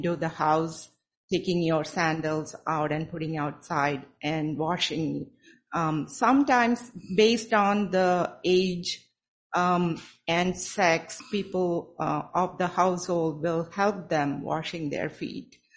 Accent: South India, India; Coming from India, in certain part of India, especially I'm from South India, the southernmost part of India

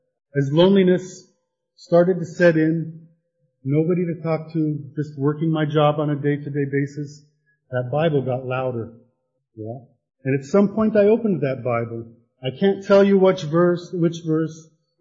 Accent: Colorado, United States; As you know, I come from Colorado. My parents are sitting here. I grew up a country boy. In summertime, I worked on the farms, worked on the ranches. That's how I grew up.

